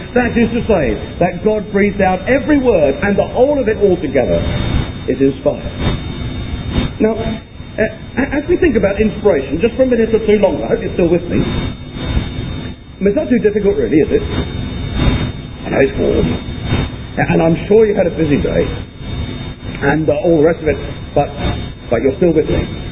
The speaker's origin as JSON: {"language": "English", "town": "Eastbourne", "region": "South East England", "country": "United Kingdom", "tie": "born or raised there", "said": "Now, some of you have had the wonderfully happy privilege of coming to my hometown for your holidays. Some of you, when you came, discovered that it rains on the south coast of England."}